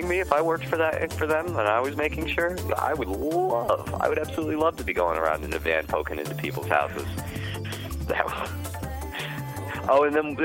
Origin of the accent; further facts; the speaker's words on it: United States; actually, I don't have one. I'm from the United States.